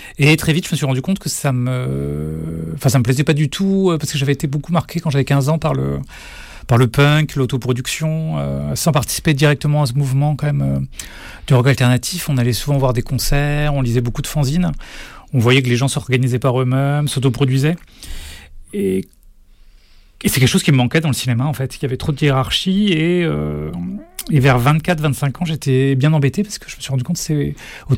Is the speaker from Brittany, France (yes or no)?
yes; Morlaix, Brittany, France; Je viens de Morlaix moi, c'est pour ça que tu dis ça.